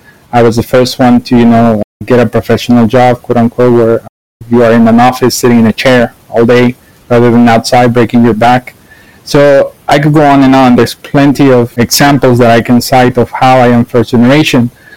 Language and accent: English; California, United States; moved away as an adult; also born or lived in Mexico; now in Lille, France; I was born in Mexico and grew up in the U.S. in California. I am 34 years old. And I am currently living in France.